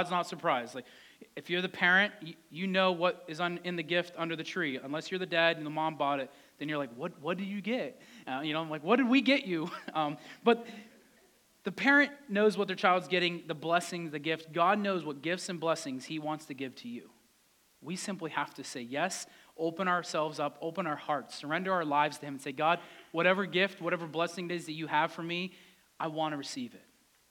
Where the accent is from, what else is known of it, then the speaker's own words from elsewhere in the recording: Titusville, Pennsylvania, United States; I'm from Titusville, Pennsylvania. I grew up there. Could anything good come from Titusville?